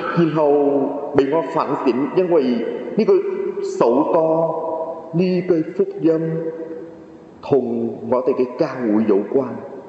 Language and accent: Chinese; Vietnam; 然后在越南我们领经章之后，小朋友继续在主日学读读书